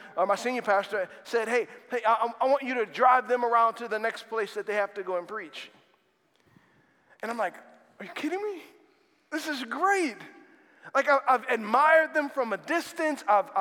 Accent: Slidell, Louisiana, United States; I was from Slidell, New Orleans area, and then I moved to Hammond for college

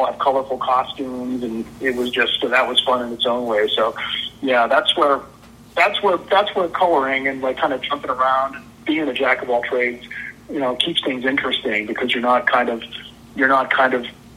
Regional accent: Pennsylvania, United States; And Ron, I actually knew from before Marvel because we're both from Western PA.

